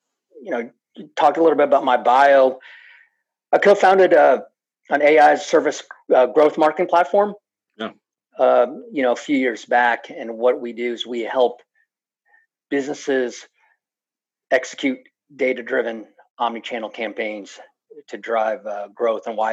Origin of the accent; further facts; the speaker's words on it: Cincinnati, Ohio, United States; Yeah, I'm born and raised in Cincinnati, Ohio. A Bengals fan.